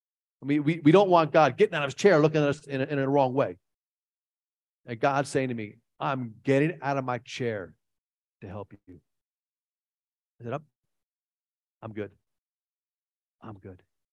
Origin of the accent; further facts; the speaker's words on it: East Coast, United States; This is jet lag. I'm from East Coast in America. That's 12 hours away.